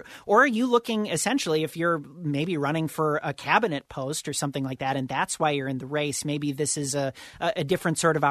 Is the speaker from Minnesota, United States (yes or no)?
yes; Minnesota, United States; As a Minnesotan, I resent the decision that Minnesota is a small state